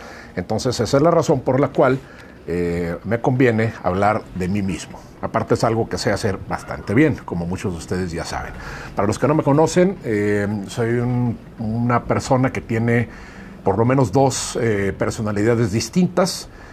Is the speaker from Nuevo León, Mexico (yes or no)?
yes; Monterrey, Nuevo León, Mexico; born there; Antes que nada le platico que yo nací en Monterrey.